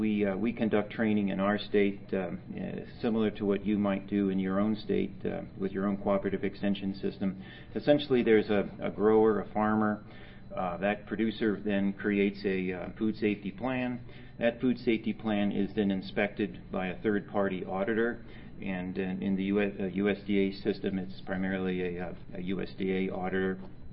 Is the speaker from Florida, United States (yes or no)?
no; Arizona, United States; I'm from Arizona